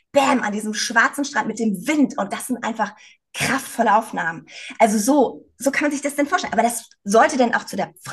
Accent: Northern Germany, Germany; Ich komme ja eigentlich aus Norddeutschland, von der Ostsee. Also ich bin auch wirklich ein Strandgirl, ein Beachgirl, ein nordisches Beachgirl.

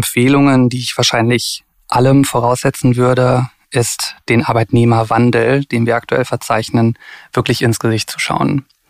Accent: Cologne, North Rhine-Westphalia, Germany; Ich bin Kölner und habe dort Psychologie studiert

